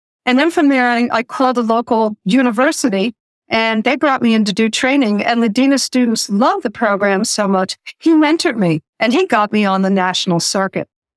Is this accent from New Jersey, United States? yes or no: yes; New Jersey, United States; I have been chased down the street by cars full of guys growing up in New Jersey, right outside of New York City.